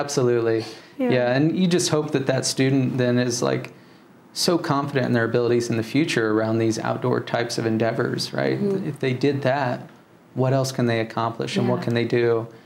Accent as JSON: {"language": "English", "region": "Missouri", "country": "United States", "said": "I'm from Missouri, didn't have these experiences"}